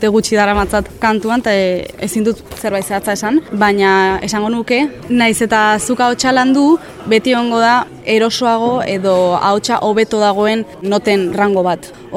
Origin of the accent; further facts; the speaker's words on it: Vitoria-Gasteiz, Basque Country, Spain; Ni oraintxe bertan Donostiko kontserbatorioan nago ikasten kantu lirikoa, baina Gasteizen hasi nintzen, ni Gasteizkoa naiz